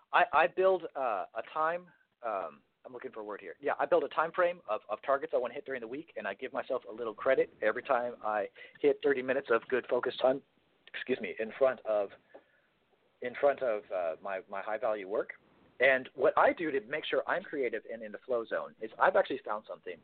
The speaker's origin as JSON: {"language": "English", "town": "Dallas", "region": "Texas", "country": "United States", "tie": "born there", "also_born_or_lived": "D.C. area, United States", "said": "I was actually born in Dallas, Texas."}